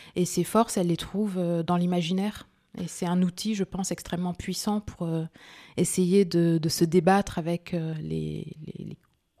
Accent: France; Même si je suis née en France et que j'ai toujours grandi en France, j'ai une culture subsaharienne, africaine, du Sénégal, de la Côte d'Ivoire, par mes parents, par les cousins, par la famille.

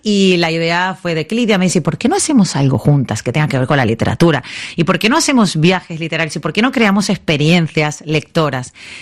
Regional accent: Argentina; moved away; also born or lived in Venezuela / Spain; yo que soy argentina, yo nací en Argentina, luego viví en Venezuela y muchos años en España.

